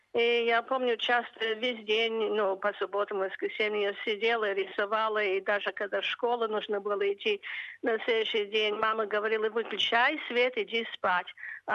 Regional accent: Australia; может, это мое русское происхождение. Я выросла в Австралии, но у меня очень много русского остается.

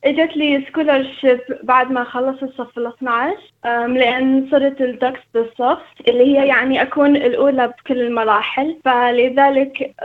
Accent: Iraq; also born or lived in Amman, Jordan; now in Australia; في سنة 2017 أنا وعائلتي طلعنا من العراق بسبب داعش، وبعدها وصلنا للأردن عمان، فبقينا فيها لمدة 3 سنوات، وقدمنا على الإميجريشن إلى أن تم قبولنا في أستراليا، فوصلنا سنة 2017 إلى أستراليا.

